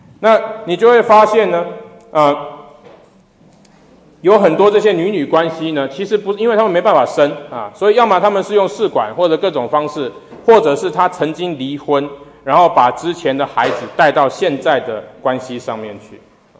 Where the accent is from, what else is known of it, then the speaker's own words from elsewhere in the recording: China; now in Australia; 那这当然跟我们从中国来的也有关系，因为我们中国来的都大多是